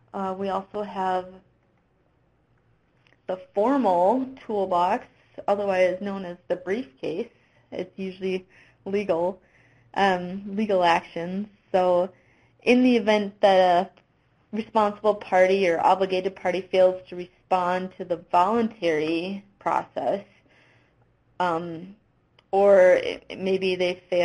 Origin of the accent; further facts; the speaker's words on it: Minnesota, United States; I haven't come across any in my home state of Minnesota yet.